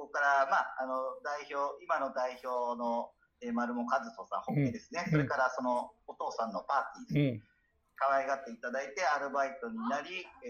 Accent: Ibaraki, Japan; 僕はあの茨城の田舎出身だったので

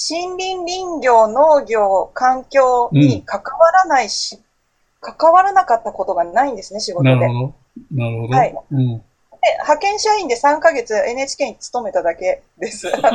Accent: Shizuoka, Japan; 静岡出身です。

